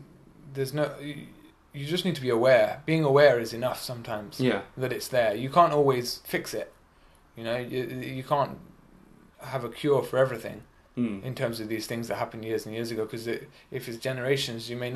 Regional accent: England, United Kingdom; Obviously being from a British background, maybe I added something to the group that they could see in me. He's English, but he's not here to dominate us or to persecute us or whatever.

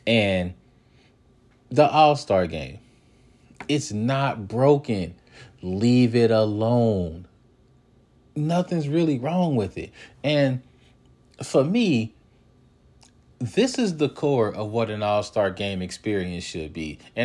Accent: Cincinnati, Ohio, United States; I'm from Cincy. I'm from Cincinnati, and I'm a fan, and I'm talking about stuff.

